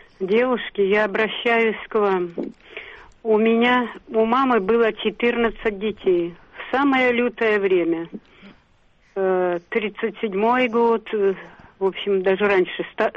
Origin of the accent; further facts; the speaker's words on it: Siberia, Russia; born there; а я родилась в Сибири, тоже там голодомор был.